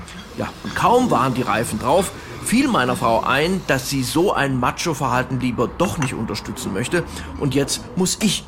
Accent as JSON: {"language": "German", "region": "Baden-Württemberg", "country": "Germany", "tie": "born there", "said": "ich bin gebürtiger Schwabe."}